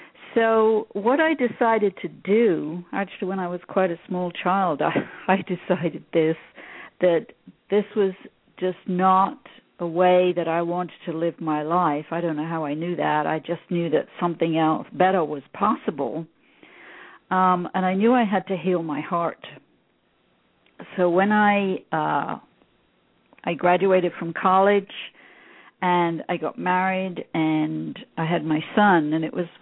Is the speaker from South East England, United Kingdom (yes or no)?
no; London, United Kingdom; So I grew up in London in the UK, and I had a very difficult and painful childhood.